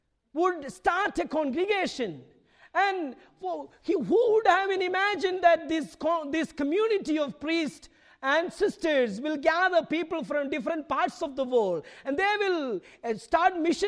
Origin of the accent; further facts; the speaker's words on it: India; Growing up in India, I thought being a Catholic is the best thing.